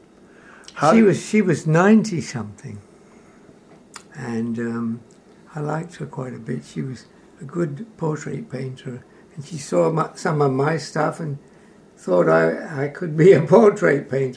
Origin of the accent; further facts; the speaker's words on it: United Kingdom; born there; No, I was born in England.